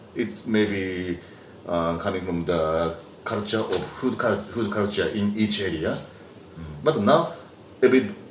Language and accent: English; Japan; So, in Japan, we are using a go.